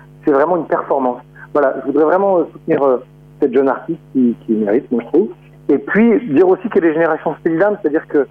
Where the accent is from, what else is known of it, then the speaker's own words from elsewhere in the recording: the Alps, France; now in Toulon, France; Et moi, j'ai grandi dans une région dans les Alpes. Et maintenant, j'habite dans le sud de la France. Je me sens chez moi, j'habite à Toulon.